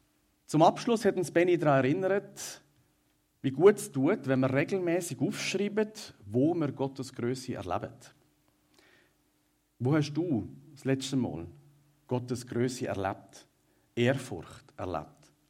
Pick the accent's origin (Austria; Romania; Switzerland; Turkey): Switzerland; Und ich sage euch, wir als Schweizer 8 Millionen, wir haben also ganz einen exotischen Stromstecker mit diesen drei.